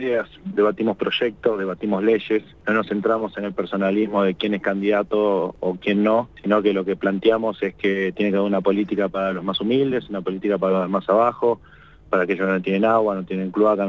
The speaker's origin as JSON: {"language": "Spanish", "country": "Argentina"}